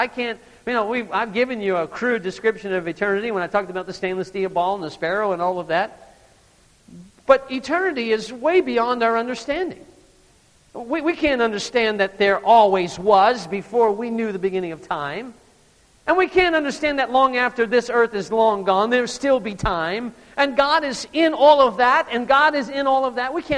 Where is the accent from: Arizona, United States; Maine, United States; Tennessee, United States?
Maine, United States; accent: Maine; Smyrna, my main accent slipped out there if you didn't catch that.